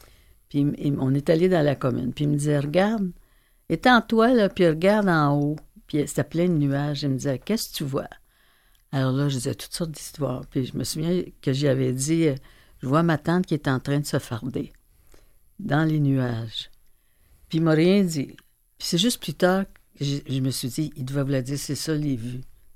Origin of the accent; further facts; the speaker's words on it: Trois-Rivières, Quebec, Canada; also born or lived in Audelac; moi, j'ai été élevée à Audelac jusqu'à l'âge du temps de l'école. Mm. Après ça, j'ai été à Trois-Rivières avec mes parents. J'allais à l'école à Trois-Rivières.